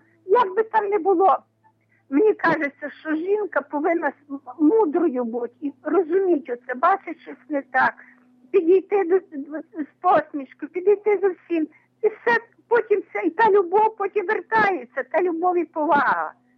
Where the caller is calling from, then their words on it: Zhytomyr, Zhytomyr Oblast, Ukraine; Навіки слава, це